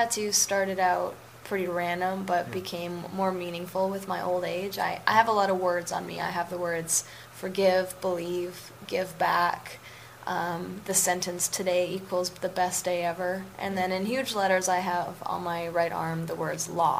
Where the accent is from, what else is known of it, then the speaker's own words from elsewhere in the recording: Vancouver, British Columbia, Canada; You know, even though I'm from Vancouver, I've seen it go through a lot of different stages